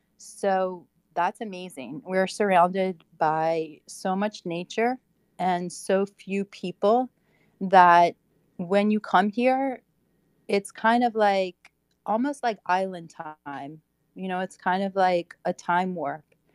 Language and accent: English; Louisiana, United States; We came from Louisiana. You go to jail for a long time for smoking a joint there.